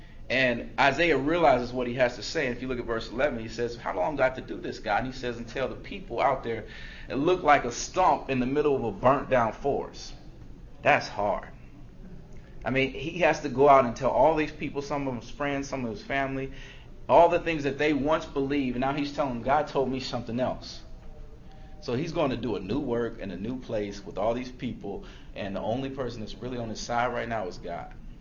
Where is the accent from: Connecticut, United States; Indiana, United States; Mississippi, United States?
Indiana, United States; Gary; I felt like it was a sea growing up in Gary, but the lake, seeing it from the lake, seeing Chicago, and saying, man, that's huge.